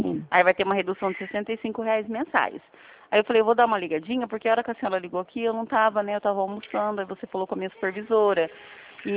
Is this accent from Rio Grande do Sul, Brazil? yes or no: no; Presidente Prudente, São Paulo, Brazil; eu sou de Presidente Prudente